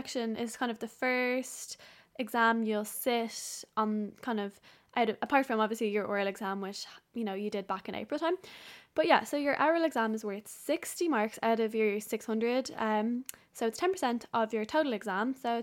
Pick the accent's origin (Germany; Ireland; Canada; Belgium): Ireland; Dublin, Leinster; If I'm from Dublin, so say I went down to Kerry and heard someone in Kerry speak English